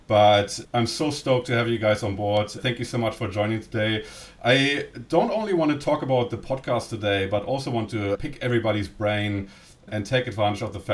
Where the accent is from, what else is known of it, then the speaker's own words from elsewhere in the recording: Germany; accent: German; English is a second language; A lot of you might be familiar with my voice and my German accent.